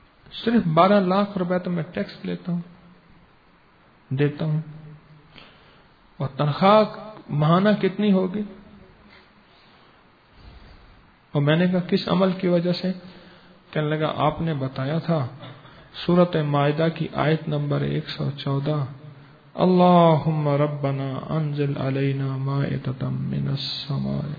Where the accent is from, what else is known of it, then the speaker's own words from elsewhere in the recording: Lahore, Punjab, Pakistan; میں لاہور سے آیا ہوں جو فیشن کی منڈی ہے.